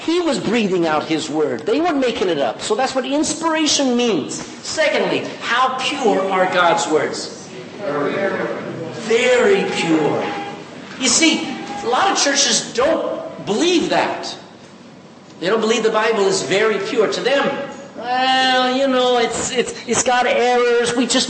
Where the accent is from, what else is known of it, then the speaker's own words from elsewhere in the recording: Texas, United States; I'm a Texan. Who talks like this in Texas?